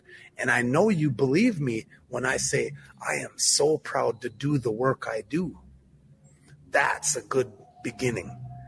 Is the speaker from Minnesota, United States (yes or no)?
yes; Minneapolis, Minnesota, United States; but the fact of the matter is I am from Minneapolis. I was here as a young man. I was just a young boy, and this stuff wasn't around.